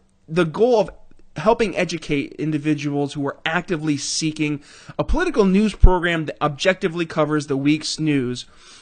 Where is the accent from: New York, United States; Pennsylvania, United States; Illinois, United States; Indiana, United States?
Pennsylvania, United States; Philadelphia; I'm hailing from the East Coast over in Philadelphia, Pennsylvania.